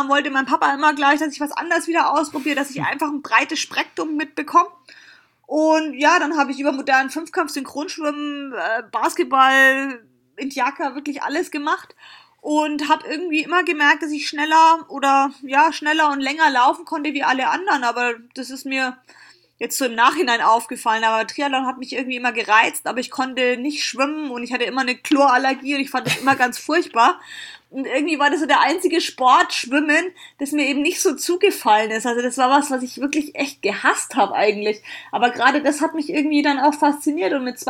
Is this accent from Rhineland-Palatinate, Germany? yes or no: no; Bavaria, Germany; dass wir halt ja als Heimrennen, als Fränkin